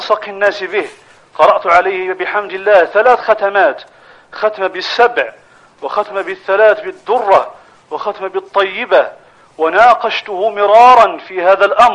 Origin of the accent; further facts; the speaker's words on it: Morocco; ما وقع في بلادنا المغرب من فتنة جراء هذه البلية